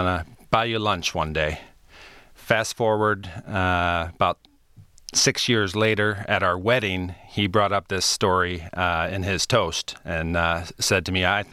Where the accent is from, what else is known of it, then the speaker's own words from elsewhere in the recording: Ann Arbor, Michigan, United States; I grew up in Ann Arbor, Michigan. I'm the fourth of five children